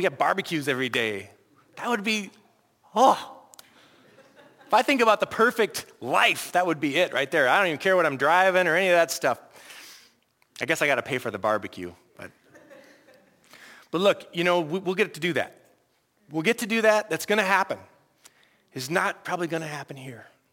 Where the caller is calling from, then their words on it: Salem, Oregon, United States; I tell you, I come from Salem, Oregon right now, and it's twice the problem you have.